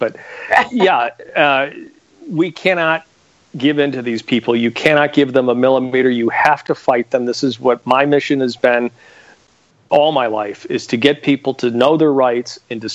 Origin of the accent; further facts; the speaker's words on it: Northeast, United States; Maybe it's being Irish. Maybe it's having grown up in the Northeast. Maybe it's just having gone to Catholic school.